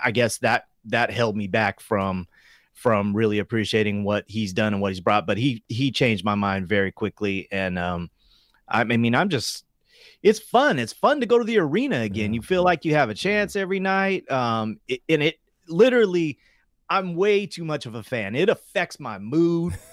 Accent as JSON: {"language": "English", "town": "Sacramento", "region": "California", "country": "United States", "tie": "born or raised there", "said": "But I have a lot of friends from McClatchy, and wouldn't have traded growing up in South Sacramento for anything."}